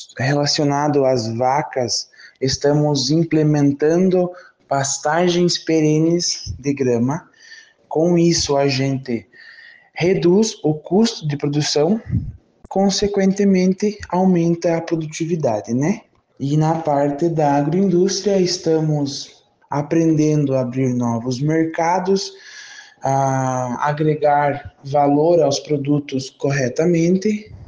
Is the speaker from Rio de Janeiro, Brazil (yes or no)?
no; Abelardo Luz, Santa Catarina, Brazil; sou de Abelardo Luz, do assentamento Papuã 1, trabalho com vaca de leite e também temos uma agroindústria de panificados